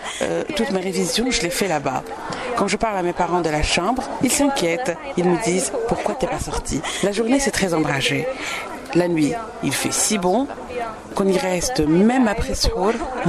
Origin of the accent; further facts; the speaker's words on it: Sétif, Sétif Province, Algeria; Moi, je suis de Sétif.